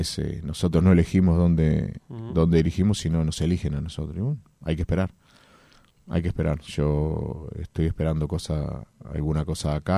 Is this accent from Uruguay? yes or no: yes; Uruguay; porque somos uruguayos